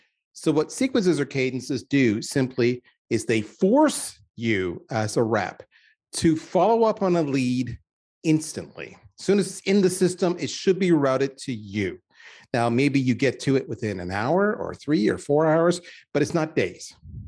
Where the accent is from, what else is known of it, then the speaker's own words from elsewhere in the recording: Canada; And by the way, if you heard the way I said out there, yes, I am Canadian.